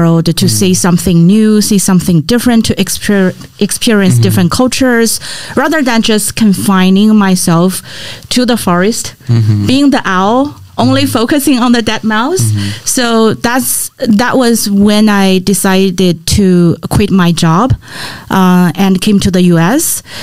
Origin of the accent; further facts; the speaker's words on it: China; also born or lived in Beijing; I'm originally from China. So I received my bachelor's degree back in China. And then actually I got a master's degree also in China. And after that, I was working in Beijing for almost 5 years.